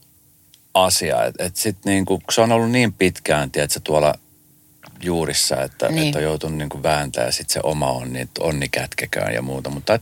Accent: Colombia; Finnish is a second language; now in Finland; mä oon itse Kolumbiasta.

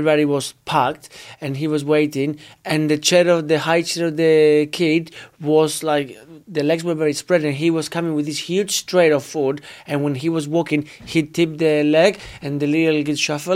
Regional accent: Yorkshire and the Humber, United Kingdom; I am from Yorkshire. I'm loving the pod and believe it. I'm loving the pod and believe it or not, I am a 26-year-old

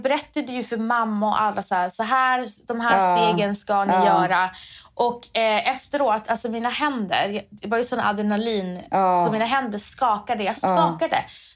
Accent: Iran; Alltså jag lärde mig aldrig som en äkta iranier att knäppa med de här nötterna.

